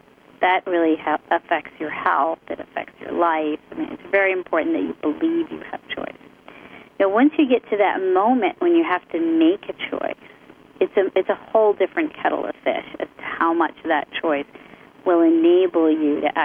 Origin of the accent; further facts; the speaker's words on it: United States; So as an American in school, you were told, well, you get to choose everything about yourself.